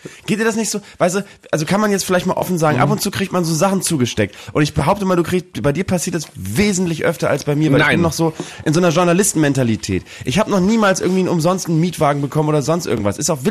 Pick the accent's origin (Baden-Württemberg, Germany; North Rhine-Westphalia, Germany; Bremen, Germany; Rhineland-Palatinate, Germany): Bremen, Germany; In Bremen, in meiner Heimatstadt.